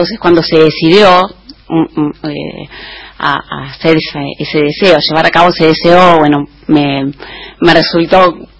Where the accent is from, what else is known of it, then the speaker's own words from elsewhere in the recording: Chascomús, Buenos Aires Province, Argentina; now in Buenos Aires, Argentina; hasta que me vine a Buenos Aires. Yo soy de Chascomús y allá bailaba en un ballet y, bueno, desde chiquita bailé. Después me vine a estudiar acá a Buenos Aires